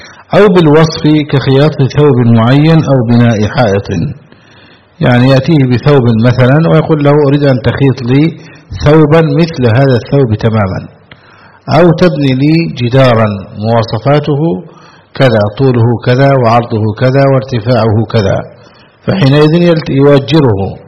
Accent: Egypt; سمى خلو الرجل عندنا في مصر.

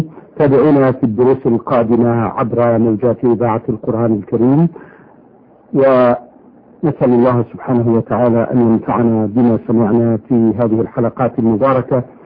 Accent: Saudi Arabia; من المملكة العربية السعودية.

